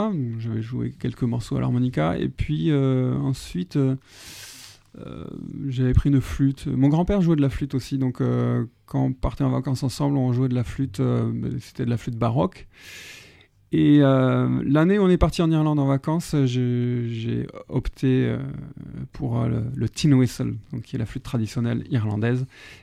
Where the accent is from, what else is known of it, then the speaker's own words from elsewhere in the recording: Saint-Étienne, Auvergne-Rhône-Alpes, France; born there; Moi, je suis né à Saint-Étienne, mais non.